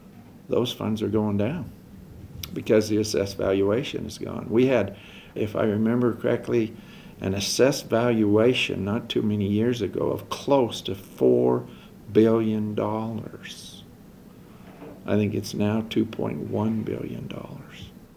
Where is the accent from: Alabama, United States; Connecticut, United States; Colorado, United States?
Colorado, United States; Rifle; I've lived here 66 years, basically in Rifle, and I was born in Glenwood because that's where the hospital was.